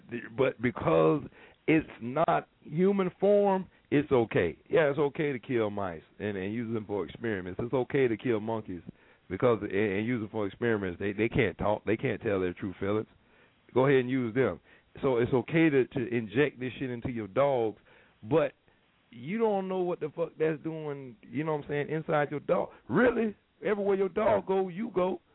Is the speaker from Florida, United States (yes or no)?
yes; Tampa, Florida, United States; I'm from 34th and Chelsea Street, Tampa, Florida.